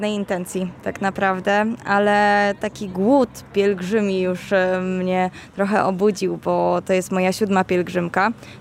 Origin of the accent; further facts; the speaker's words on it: Mrągowo, Warmian-Masurian Voivodeship, Poland; Ja jestem akurat z Mrągowa